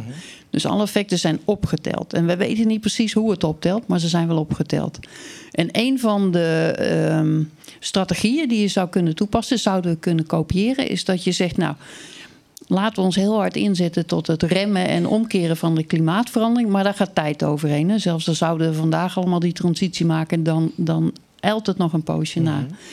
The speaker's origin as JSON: {"language": "Dutch", "country": "Netherlands", "said": "Daar hebben we als Nederlanders, of onze overheid die ons vertegenwoordigt, hebben allemaal getekend."}